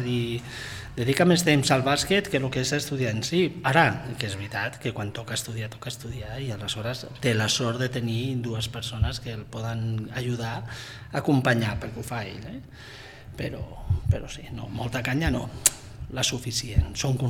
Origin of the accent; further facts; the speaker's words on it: Barcelona, Catalonia, Spain; born there; vaig néixer a Barcelona, és al costat del Nou Camp.